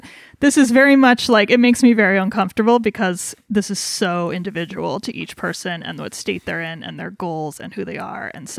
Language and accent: English; Wyoming, United States; And it just, because we're from Wyoming, I just love it so much because it's so Wyoming.